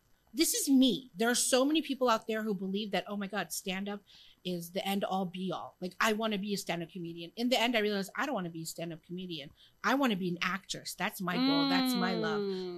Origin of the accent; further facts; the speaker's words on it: California, United States; people in the Arab world don't really understand my thinking because I grew up in California.